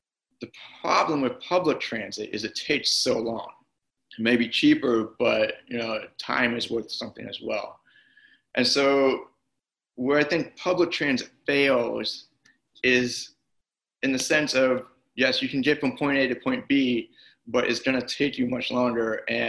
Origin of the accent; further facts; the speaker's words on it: Osceola County, Florida, United States; I'm 27 years old. I'm from Osceola County, Florida, and I'm currently registered a Democrat.